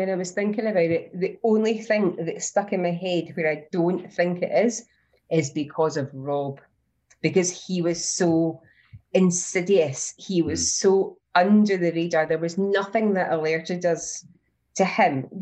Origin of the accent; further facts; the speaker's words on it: Scotland, United Kingdom; There's a very distinctive accent that, you know, I'm Scottish.